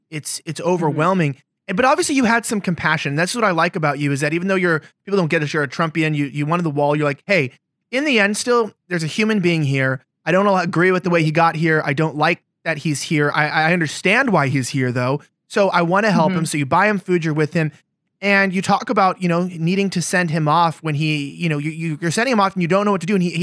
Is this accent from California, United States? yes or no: yes; Hollywood, California, United States; because everybody knows I'm from Hollywood